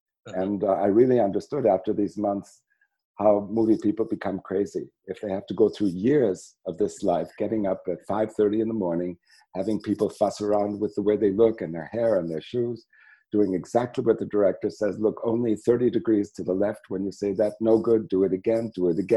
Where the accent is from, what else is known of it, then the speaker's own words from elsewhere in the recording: Chicago, Illinois, United States; moved away as an adult; That's right. I grew up in Chicago.